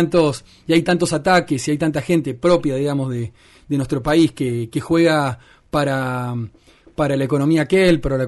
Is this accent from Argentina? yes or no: yes; Río Grande, Tierra del Fuego, Argentina; a nosotros nos interesa, a los fueguinos, porque yo también soy un vecino de Río Grande